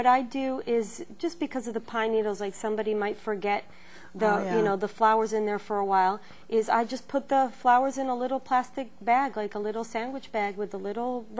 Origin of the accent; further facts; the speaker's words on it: Costa Rica; moved away as an adult; now in United States; I'm originally from Costa Rica, and I studied arts there.